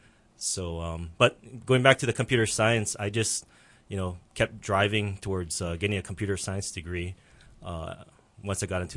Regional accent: Honolulu, Hawaii, United States; I grew up in Makiki and grew up in a very poor family. Three families living in one house.

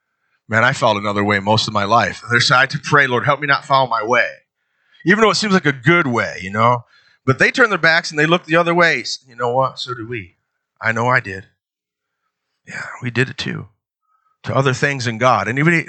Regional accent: East Coast, United States; It's like, I came from the East Coast, and snow would get you, you know?

